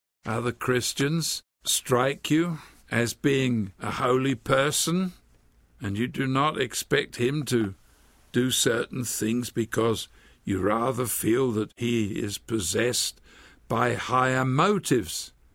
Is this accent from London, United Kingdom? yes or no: yes; London, United Kingdom; I grew up in London as a boy, and all I saw were walls.